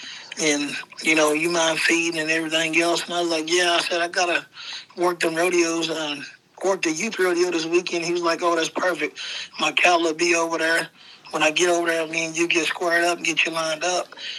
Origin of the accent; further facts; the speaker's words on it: Huntsville, Texas, United States; Huntsville, Texas.